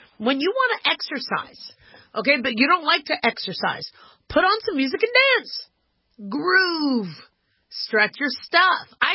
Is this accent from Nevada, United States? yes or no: yes; Las Vegas, Nevada, United States; And then my hometown, Las Vegas, again making headlines